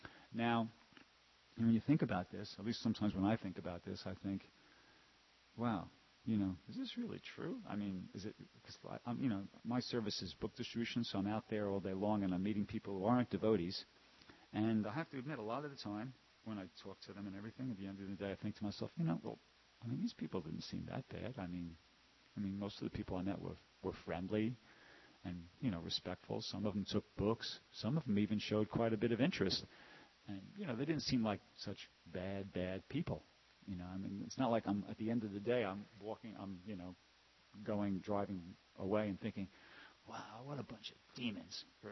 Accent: New York, United States; born or raised there

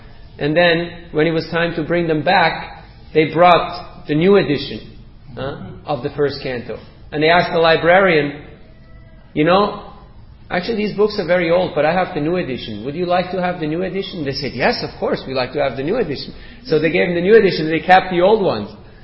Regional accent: India; now in Melbourne, Australia; I'm a monk from India, and I've come all the way from India to here, to Melbourne

